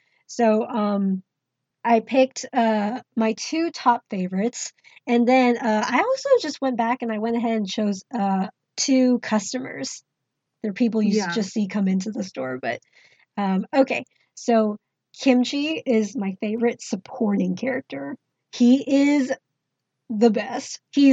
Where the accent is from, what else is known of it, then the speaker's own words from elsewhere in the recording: Taiwan; So, like, in Taiwanese culture, because I'm from Taiwan, I guess this applies to other East Asian cultures